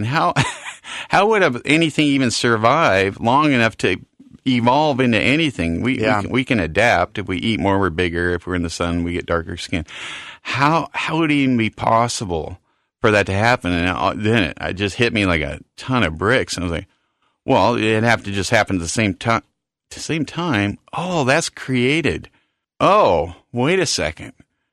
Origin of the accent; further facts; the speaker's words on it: Mount Vernon, Washington, United States; born there; Yeah, I was born in Mount Vernon and out on the – we lived out by the tulip fields.